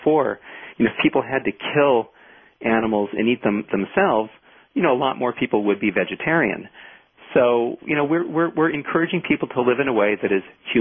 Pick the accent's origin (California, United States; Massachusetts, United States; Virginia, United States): California, United States; Los Angeles; I grew up in Los Angeles, and when I was younger, I actually, you know, I grew up in Hollywood and would do commercials for places like McDonald's and Kentucky Fried Chicken